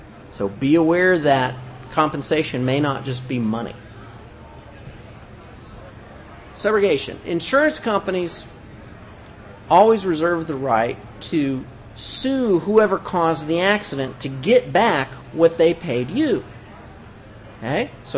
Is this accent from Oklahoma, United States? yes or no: no; Kansas, United States; I'm also from Kansas, so give me a break.